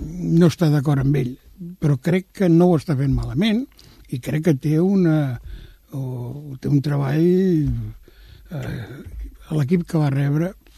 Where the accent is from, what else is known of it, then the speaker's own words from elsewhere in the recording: Catalonia, Spain; com a bon català, sempre volem el millor